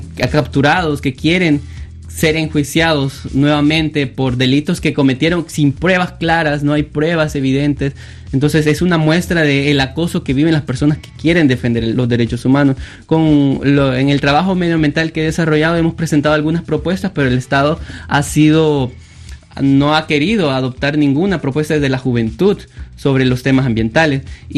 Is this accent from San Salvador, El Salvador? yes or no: yes; Soyapango, San Salvador, El Salvador; Entonces yo vengo de Soyapango, conozco la situación.